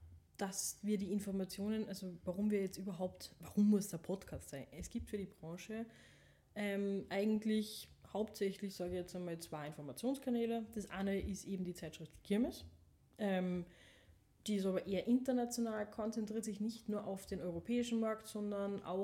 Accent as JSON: {"language": "German", "town": "Oberndorf bei Salzburg", "region": "Salzburg", "country": "Austria", "said": "ich komme aus Oberndorf bei Salzburg, bin 28 Jahre alt und bin von Beruf Schausteller."}